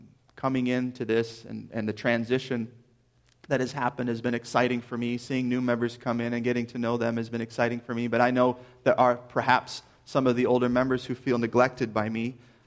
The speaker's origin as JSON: {"language": "English", "region": "Minnesota", "country": "United States", "accent": "Minnesota", "said": "you don't like my accent because I'm from Minnesota, that's fine."}